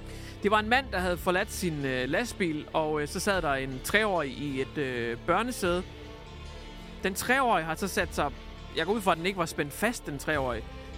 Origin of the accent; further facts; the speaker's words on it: Hjørring, North Denmark Region, Denmark; jeg kommer fra Hjørring, en bitte bondeby i Nordjylland, ikke?